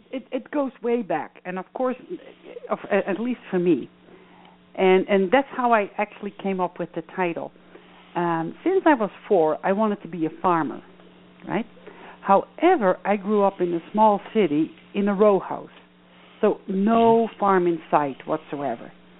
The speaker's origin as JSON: {"language": "English", "country": "Netherlands", "tie": "born or raised there", "said": "It's just a different school system because I grew up in Holland."}